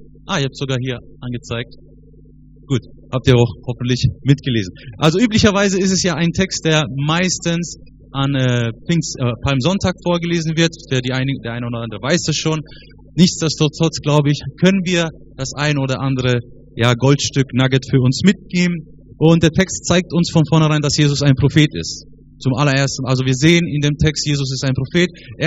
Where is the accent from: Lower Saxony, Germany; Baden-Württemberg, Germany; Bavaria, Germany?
Baden-Württemberg, Germany; Karlsruhe; born there; Ich bin 33 Jahre alt, in Karlsruhe geboren, das ist im Süden.